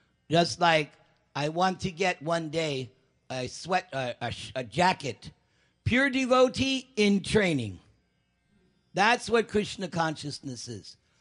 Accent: New York, United States; As we say, because I'm from New York, you got to walk the walk and talk the talk.

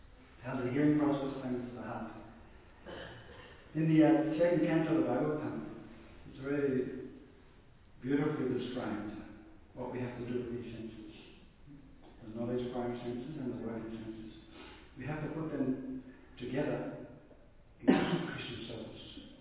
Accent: Melbourne, Victoria, Australia; Because I'm from Melbourne myself. I was born and bred in Melbourne City.

